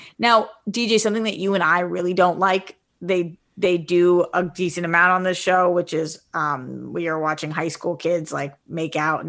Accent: East Coast, United States; I also, as an East Coaster, I'll be honest, I have very, very few Southern friends. Mm-hmm. I came from the East Coast. I live on the West Coast.

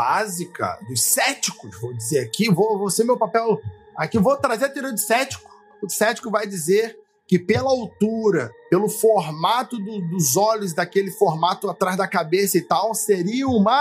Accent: Rio de Janeiro, Brazil; Aí, aqui, sendo carioca, vou te falar que o carioca faz tudo que você pode fazer de tênis, faz de chinelo

